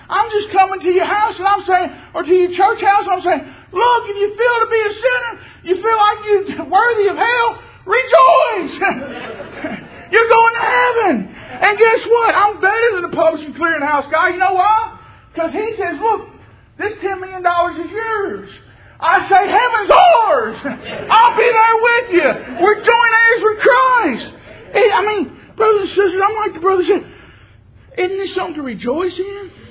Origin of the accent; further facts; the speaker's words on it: Louisiana, United States; I mean, if LSU, I'm from Louisiana, if LSU won the national title, SEC championship, all that this year, I wouldn't shut up about it.